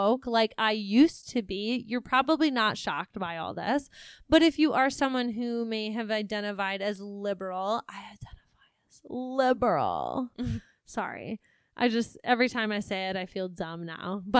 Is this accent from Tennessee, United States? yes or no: no; Michigan, United States; And we're from the Midwest. We are from the lovely state of Michigan.